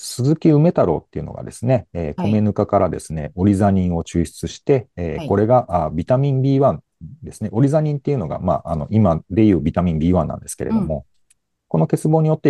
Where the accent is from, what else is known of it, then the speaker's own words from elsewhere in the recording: Oguni, Kumamoto, Japan; 故郷の熊本、小国にですね